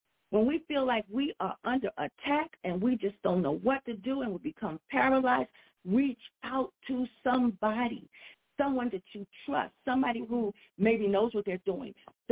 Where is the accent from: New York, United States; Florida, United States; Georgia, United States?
New York, United States; I've never been out of New York, even though I was born here. I was raised in New York.